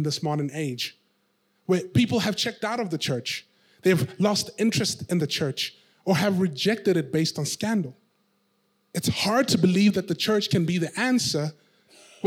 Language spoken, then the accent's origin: English; South Africa; as a South African, these are the questions I experience.